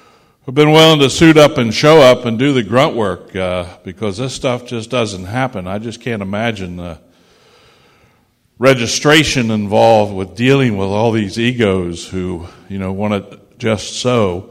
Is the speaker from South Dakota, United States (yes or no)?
no; Hagerstown, Maryland, United States; I'm from Hagerstown, Maryland.